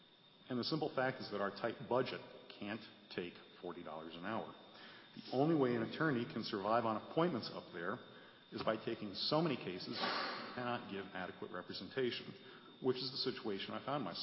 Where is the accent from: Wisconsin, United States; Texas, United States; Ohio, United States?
Wisconsin, United States; Rhinelander; I was born and raised in Rhinelander, graduated there in 1988.